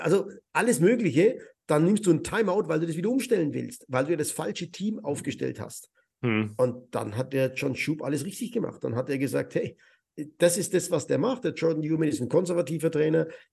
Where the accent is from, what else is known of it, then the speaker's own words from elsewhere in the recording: Rothenburg ob der Tauber, Bavaria, Germany; born there; Ich bin gebürtiger Rodenburger